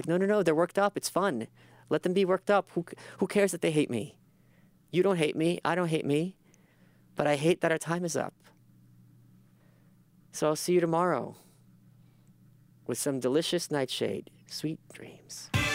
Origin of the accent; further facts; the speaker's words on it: Brooklyn, New York, United States; English is a second language; not knowing I'm an immigrant. English is my second language. You don't know anything about cost of living, even though I'm from Brooklyn.